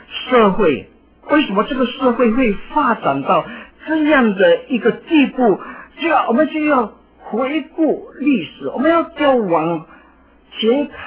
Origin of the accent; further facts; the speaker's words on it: China; 原本我们中国人大家都是很含蓄的